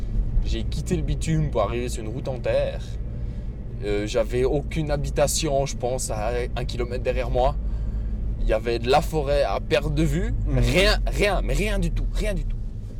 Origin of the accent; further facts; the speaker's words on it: Fribourg, Switzerland; Je suis fribourgeois.